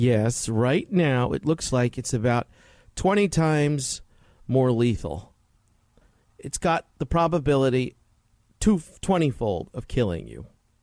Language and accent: English; Queens, New York, United States; born there; By the way, I was born in Corona. Corona, Queens.